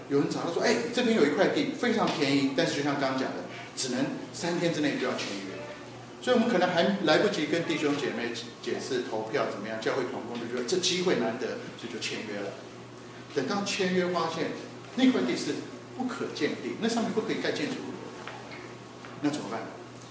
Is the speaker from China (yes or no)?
no; Taiwan; 我还是说我从台湾来，所以我可以讲台湾。